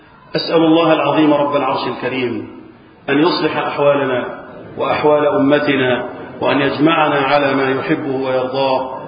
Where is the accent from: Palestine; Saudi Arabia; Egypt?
Egypt; بلدنا مصر